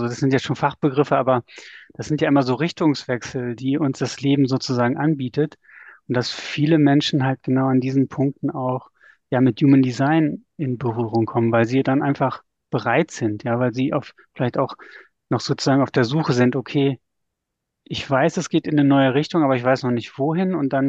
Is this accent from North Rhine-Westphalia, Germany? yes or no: yes; North Rhine-Westphalia, Germany; also born or lived in Northern Germany; now in Berlin, Germany; Ja, ich bin mittlerweile 44 Jahre alt. Ich lebe und wohne in Berlin-Köpenick, komme aber eigentlich aus Nordrhein-Westfalen, Habe dann noch Umwege über Norddeutschland gemacht und bin, ich glaube, jetzt mittlerweile vor fast 16 Jahren nach Berlin gekommen und bin einfach hier hängen geblieben